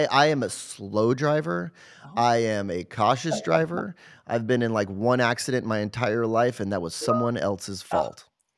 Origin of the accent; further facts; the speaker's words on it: California, United States; So I grew up in Southern California. That's where I grew up.